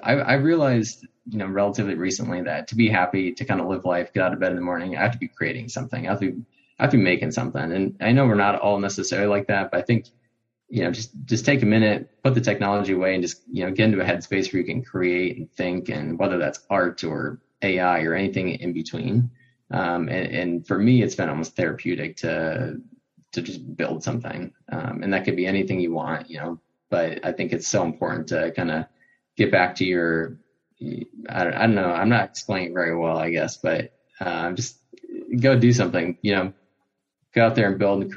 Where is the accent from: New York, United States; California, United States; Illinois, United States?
Illinois, United States; Chicago; growing up in Chicago, I could see it, they brought the city together